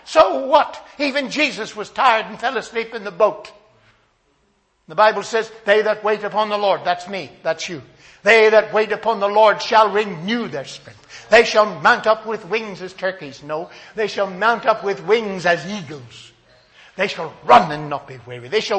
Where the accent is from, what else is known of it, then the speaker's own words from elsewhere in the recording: Northern Ireland, United Kingdom; I come from Northern Ireland. Northern Ireland had 30 years of Big Bangs.